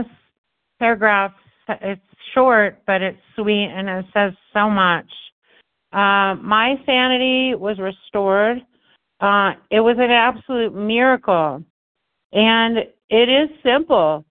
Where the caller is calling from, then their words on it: Colorado, United States; Good morning. I'm calling from Colorado.